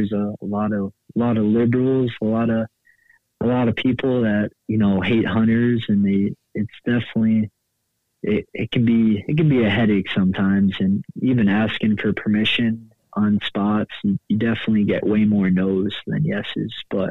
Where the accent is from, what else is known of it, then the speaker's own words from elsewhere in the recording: Massachusetts, United States; Yeah, I grew up in South Central Massachusetts, so there wasn't really that much public land.